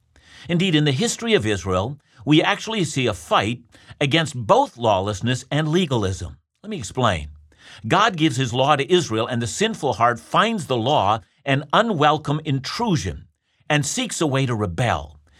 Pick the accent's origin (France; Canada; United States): Canada; most of my listeners know that I'm a Canadian, so let me speak to that.